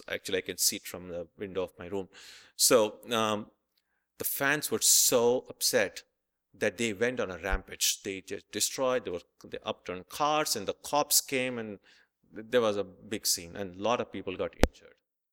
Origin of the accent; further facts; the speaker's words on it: Boston, Massachusetts, United States; since I'm from Boston, our examples tend to circle around the Red Sox very often.